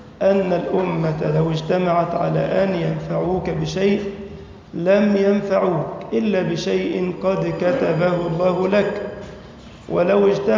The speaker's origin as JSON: {"language": "Arabic", "country": "Egypt", "said": "واجعل بلدنا مصر أمنا أمانا سخاء رخاء"}